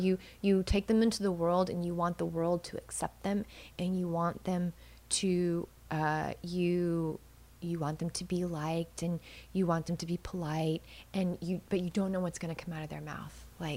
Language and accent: English; Texas, United States; I'm from Texas, where you got to be polite.